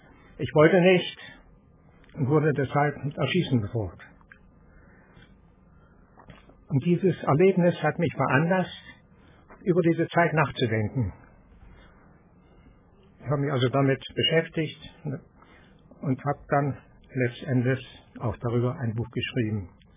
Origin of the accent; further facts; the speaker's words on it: North Bohemia, Czechia; Wie gesagt, aufgewachsen bin ich in Nordböhmen. Dort waren neben vielen Deutschen auch viele Tschechen.